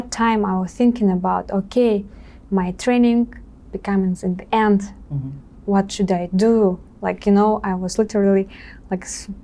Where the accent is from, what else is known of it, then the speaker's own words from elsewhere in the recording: Russia; now in United States; I'm from Russia. I live in America around 3 years and a half.